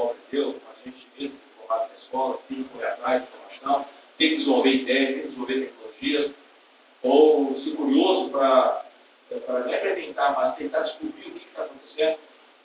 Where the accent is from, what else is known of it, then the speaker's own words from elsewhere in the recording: São Paulo, Brazil; born there; Embora eu moro em São Paulo, eu nasci em São Paulo